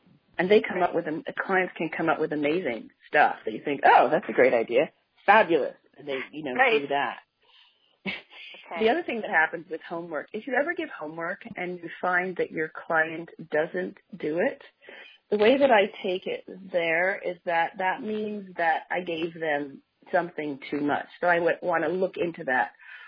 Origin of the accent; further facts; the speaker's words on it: Canada; this is Group A. A. I love Group A. I'm Canadian, A.